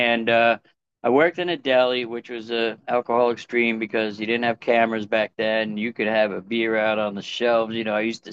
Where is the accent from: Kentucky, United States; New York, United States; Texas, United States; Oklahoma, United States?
New York, United States; I'm from New York originally.